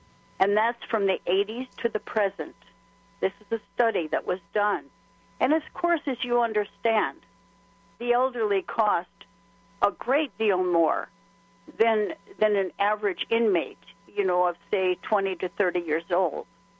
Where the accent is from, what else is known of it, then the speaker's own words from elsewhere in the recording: United States; It's a very different world than I've ever been in, having cherished freedom all my life, being an American.